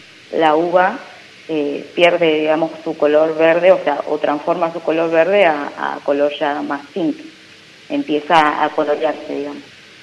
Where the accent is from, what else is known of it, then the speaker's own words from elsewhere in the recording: 25 de Mayo, La Pampa, Argentina; born there; No, yo soy nacida acá en 25 de mayo.